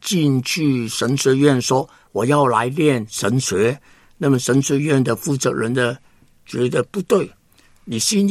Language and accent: Chinese; Hong Kong; 因为我在香港出生，在香港长大